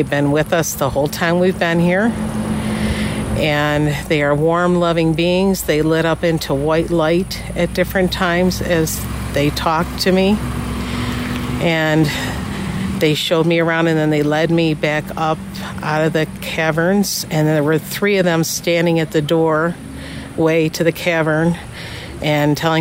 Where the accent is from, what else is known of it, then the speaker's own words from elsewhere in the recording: Buffalo, New York, United States; New York, Buffalo.